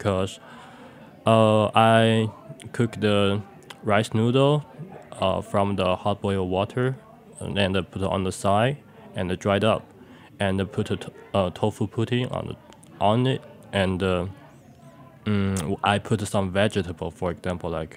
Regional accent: Kunming, Yunnan, China; born there; English is a second language; In Yunnan, my hometown is, I was born in Kunming, and the city have the non-name is called the Spring City because of the weather and the location. There is a three mountain around the city and one face to the lakes.

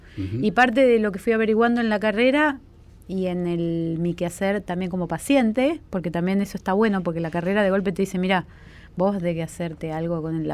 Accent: Buenos Aires, Argentina; Sí, y fue rarísimo porque yo soy porteña.

